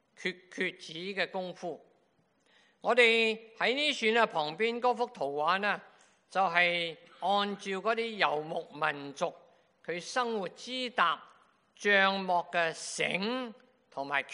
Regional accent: Guangdong, China; 我们广东人，我们不懂北方人那些的生活习惯，讲话的时候沟通上有问题

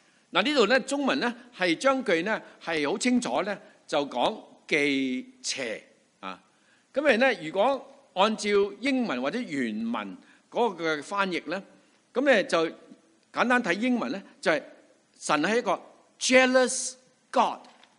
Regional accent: China; 那我们中国人呢，我们都有如果看那些天书

